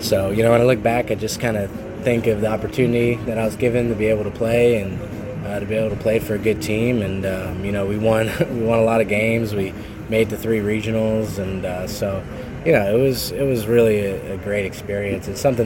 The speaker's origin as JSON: {"language": "English", "region": "Massachusetts", "country": "United States", "said": "From Massachusetts."}